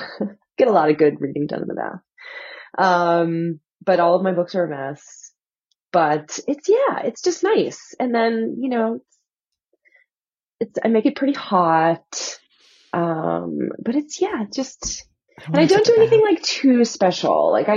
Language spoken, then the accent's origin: English; Philadelphia, Pennsylvania, United States; my best friend, I grew up in Philly. My best friend still lives in Philly.